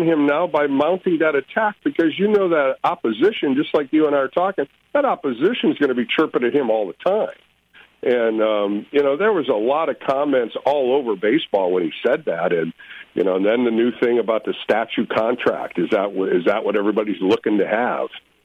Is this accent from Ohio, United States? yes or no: yes; Ohio, United States; now in California, United States; and I grew up in Ohio. I didn't really know a lot about it because I really didn't follow California teams because of the Midwest and the West Coast.